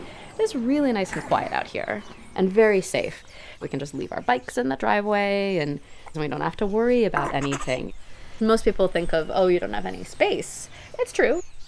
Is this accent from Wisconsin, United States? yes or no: no; Palo Alto, California, United States; they know that I grew up in Palo Alto or went to Yale or work at Google